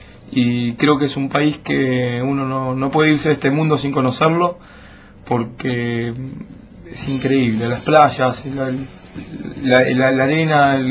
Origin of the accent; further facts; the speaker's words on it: Argentina; O sea, somos 10 argentinos que vamos a estar ahí.